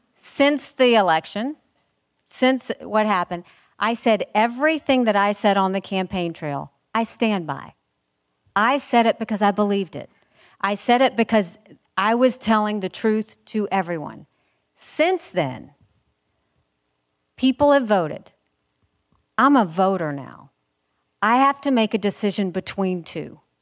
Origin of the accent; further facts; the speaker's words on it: United States; But at the end of the day, I'm an American, and I get the right to choose who I'm going to vote for.